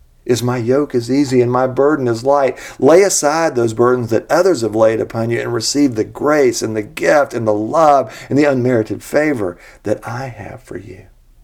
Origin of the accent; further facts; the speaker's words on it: Montgomery, Alabama, United States; I was raised in Montgomery, Alabama, and most people consider that the sticks.